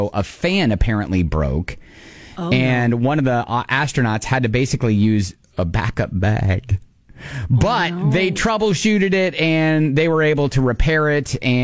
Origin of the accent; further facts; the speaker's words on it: Columbus, Ohio, United States; We are natural-born enemies, Brent, because I'm from Columbus, Ohio